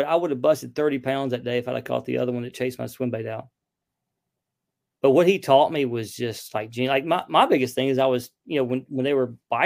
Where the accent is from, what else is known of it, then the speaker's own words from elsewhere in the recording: Alabama, United States; Like, I grew up near Lake Martin in Alabama, and those spots over there are different.